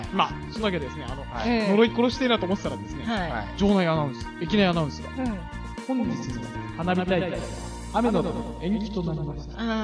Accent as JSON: {"language": "Japanese", "region": "Saitama", "country": "Japan", "tie": "born there", "said": "やっぱり僕ら埼玉に生まれてね"}